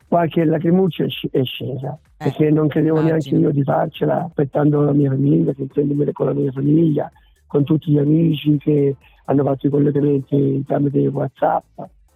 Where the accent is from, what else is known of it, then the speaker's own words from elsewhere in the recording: Francavilla Fontana, Apulia, Italy; Perché tu dove sei? Puglia. Ma quale parte della Puglia? Francavilla, gridavo. Allora si faceva meraviglia, ma non c'era parlato francavillese. Ma c'ho il cuore di Francavilla